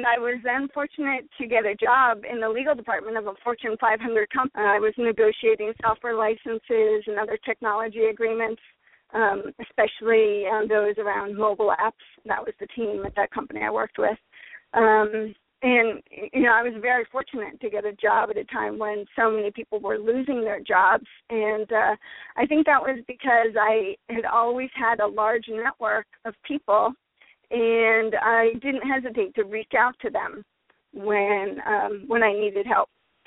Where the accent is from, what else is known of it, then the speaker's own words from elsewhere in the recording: Massachusetts, United States; And so with me, I grew up in Massachusetts, went to college at Tufts University near Boston, Massachusetts.